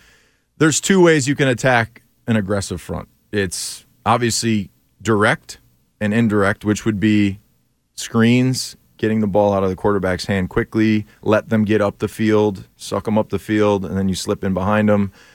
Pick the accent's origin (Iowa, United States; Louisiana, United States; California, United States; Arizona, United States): Louisiana, United States; I'm from Louisiana. I'm out here just to play football.